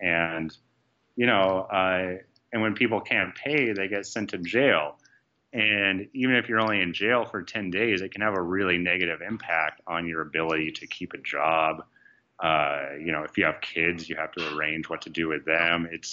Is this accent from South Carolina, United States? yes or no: no; Oregon, United States; also born or lived in Texas; Well, I'm originally from Oregon. Well, I was born in Texas and moved to Oregon when I was a little kid, and pretty boring, really.